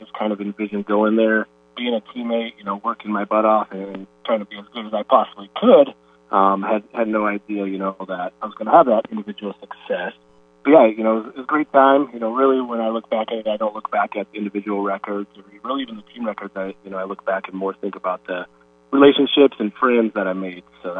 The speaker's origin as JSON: {"language": "English", "town": "Sioux Center", "region": "Iowa", "country": "United States", "tie": "born or raised there", "said": "growing up in Sioux Center, going to Unity, Orange City, you know, a lot of my friends and classmates were going to Dort."}